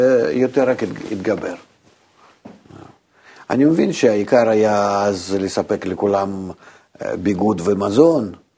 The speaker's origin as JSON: {"language": "Hebrew", "country": "Russia", "lives_now": "Israel", "said": "תראי, אני הגעתי מרוסיה, ושם הייתה מגמה מאוד מאוד, היה שקר גדול, אבל בכל זאת לימדו אותנו בבית ספר והלאה"}